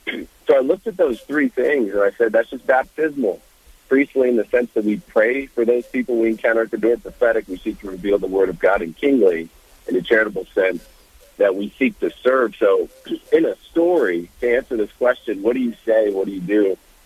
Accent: South Sudan; a story my grandfather told me growing up in South Sudan.

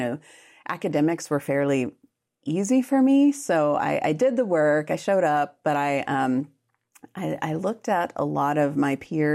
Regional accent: Austin, Texas, United States; I grew up in Austin, Texas. So this is back when Austin was not the huge Austin it is now.

